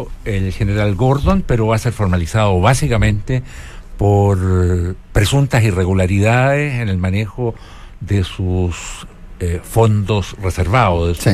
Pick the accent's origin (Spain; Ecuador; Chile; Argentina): Chile; Oye, me indigno a mí como chileno, que no tengo nada que ver